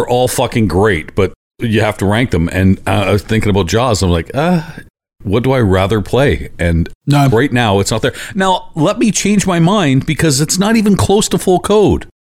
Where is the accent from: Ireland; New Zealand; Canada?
Canada; accent: Canadian; Are we coating it with your smoker's cough and my Canadian accent?